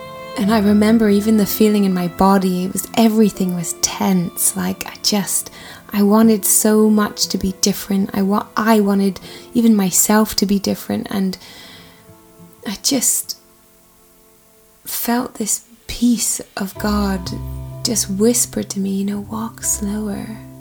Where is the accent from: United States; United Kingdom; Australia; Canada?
Canada; I am Canadian and I was applying for a visa